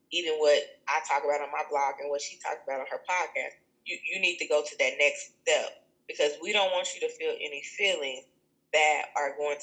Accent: Dallas, Texas, United States; I'm from Dallas, Texas.

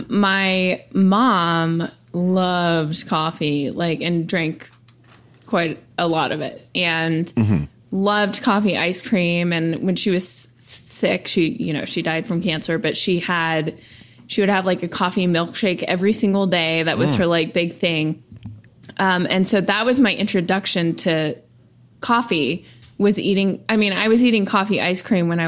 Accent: St. Louis, Missouri, United States; growing up in St. Louis, we would go to Baskin Robbins as a treat.

